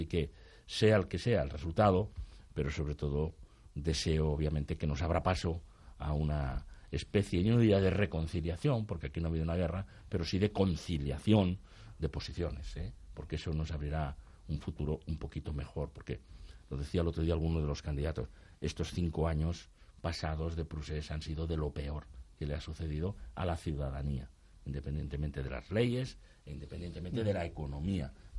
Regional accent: Aragon, Spain; moved away; yo, de una zona incluso de habla catalana, en mi caso, de la provincia de Huesca, en el siglo XX, 2 millones de personas llegamos a Cataluña desde distintos puntos de España

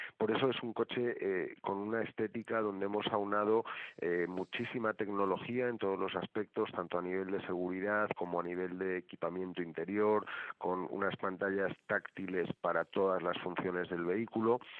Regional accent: Spain

